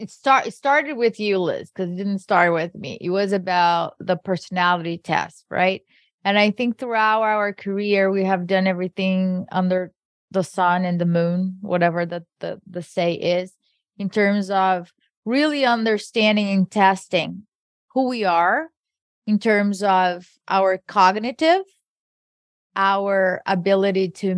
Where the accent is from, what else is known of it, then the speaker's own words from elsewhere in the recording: Brazil; I grew up in Brazil